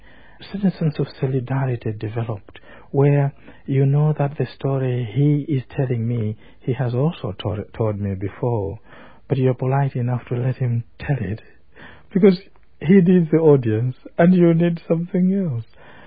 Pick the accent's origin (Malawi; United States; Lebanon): Malawi; English is a second language; now in England; I come from Malawi. I live in England in exile.